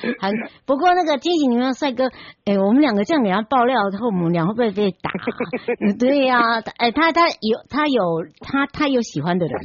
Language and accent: Chinese; Hualien County, Taiwan; 让大家搭乘我们的纵谷时光机，回到我的故乡，来到我们的安通温泉饭店